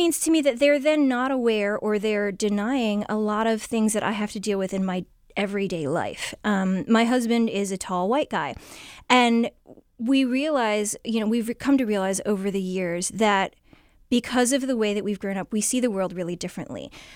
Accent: Shaker Heights, Ohio, United States; Well, I remember in the 90s when I was growing up in Shaker Heights

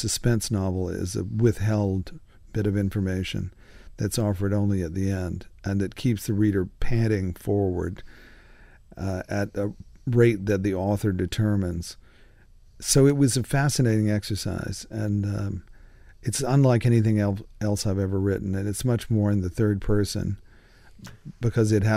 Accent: Rocky Mount, North Carolina, United States; now in Hillsborough, United States; It's not my hometown, which was Rocky Mount. It's not my current hometown, which is Hillsborough, North Carolina.

